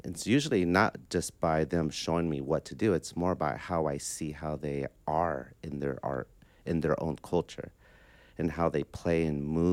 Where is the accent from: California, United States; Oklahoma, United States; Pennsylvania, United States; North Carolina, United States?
California, United States; Well, being from growing up in the Bay Area, I was around a lot of growing up from being familiar playing, growing up with Latin funk